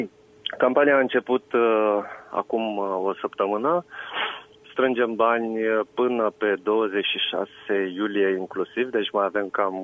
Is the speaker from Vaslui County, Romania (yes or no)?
yes; Negrești, Vaslui County, Romania; Eu sunt născut și crescut în Negrești, județul Vaslui